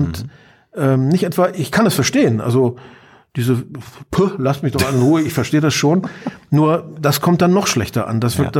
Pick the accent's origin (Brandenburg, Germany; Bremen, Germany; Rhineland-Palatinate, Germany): Brandenburg, Germany; Aber eigentlich war es ein typischer kleinbürgerlicher protestantischer Lehrerhaushalt. Preußisch durch und durch. Wir stammen aus der Niederlausitz, also sind wirklich aus Preußens Kernland.